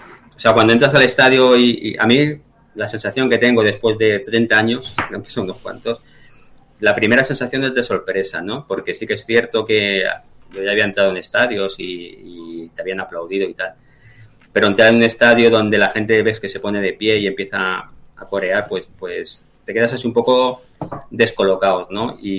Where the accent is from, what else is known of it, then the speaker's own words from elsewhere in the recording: Barcelona, Catalonia, Spain; yo soy de Barcelona, vivo en el Prat, o vivía en el Prat, que está a 7 kilómetros